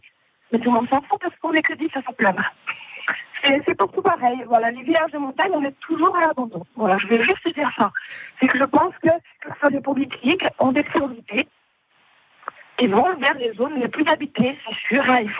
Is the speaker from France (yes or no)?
yes; Corsica, France; Moi, je suis du Niol